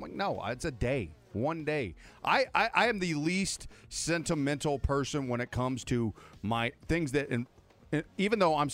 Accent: St. Louis, Missouri, United States; I'm from St. Louis, and there's a place called Emo's Pizza in St. Louis

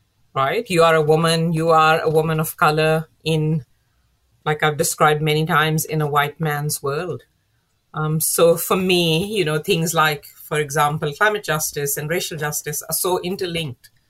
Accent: Pakistan; moved away; growing up in Pakistan, it's quite monocultural, you could say. Everyone, almost everyone there looks like me.

